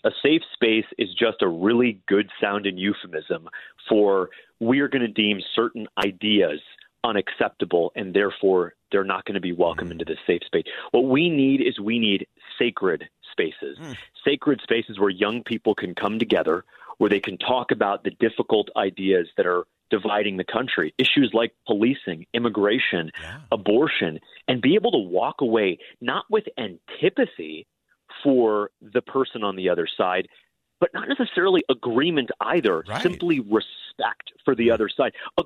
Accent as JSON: {"language": "English", "region": "Florida", "country": "United States", "tie": "born or raised there", "said": "I started Incubate Debate, a nonprofit in Florida, my home state"}